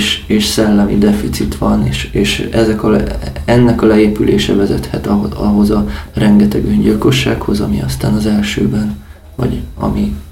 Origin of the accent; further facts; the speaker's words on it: Székely Land, Romania; igen, Székely vagyok, ott élek